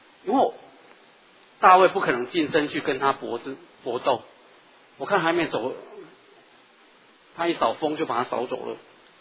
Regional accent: Taiwan

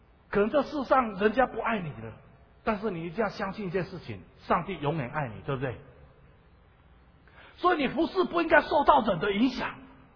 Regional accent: Taimali, Taitung County, Taiwan; 我还小的时候，大概国小的时候，我就经历，我曾经有分享过，我在太麻里教会长大，太麻里教会，我爸爸也是长老。

